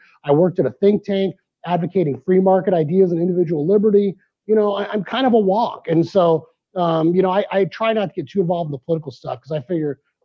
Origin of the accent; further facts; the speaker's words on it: United States; born there; I was born in the United States, just so we're clear. I was born here